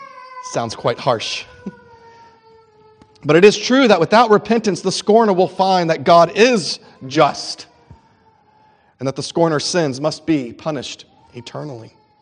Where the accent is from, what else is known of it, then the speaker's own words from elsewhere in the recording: Texas, United States; maybe being American or being a Texan, we don't like rules.